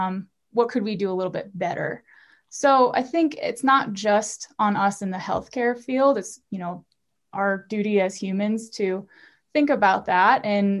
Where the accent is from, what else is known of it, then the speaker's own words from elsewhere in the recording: Michigan, United States; now in Colorado, United States; So I grew up in Michigan, a little bit north of Detroit, so surrounded by water. And then I completed dental school in Detroit, lived there for a while